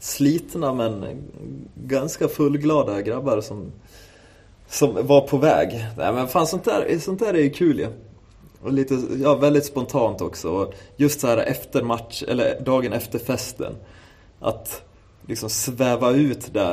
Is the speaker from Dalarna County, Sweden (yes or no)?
yes; Falun, Dalarna County, Sweden; Då måste jag berätta hur vi gör det hemma i Falun.